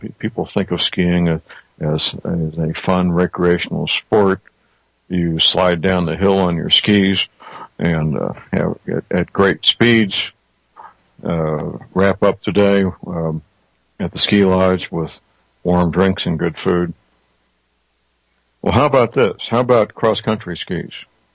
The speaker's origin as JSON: {"language": "English", "town": "St. Louis", "region": "Missouri", "country": "United States", "tie": "born or raised there", "said": "answered by some very polite young men and women in my hometown, St. Louis, Missouri."}